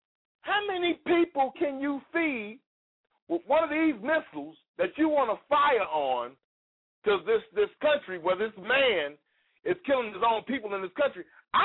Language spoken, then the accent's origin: English; Chicago, Illinois, United States; I'm not just using Chicago as a reference because I'm from Chicago